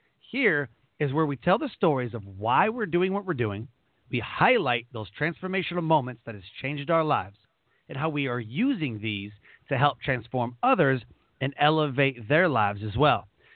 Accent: Michigan, United States; now in North Carolina, United States; We're in North Carolina and I grew up in Michigan.

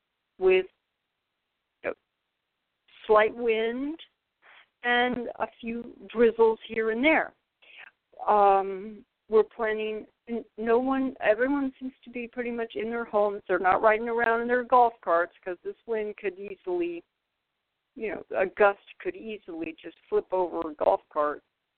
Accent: California, United States; Now, I come from California, and yes, we've had earthquakes.

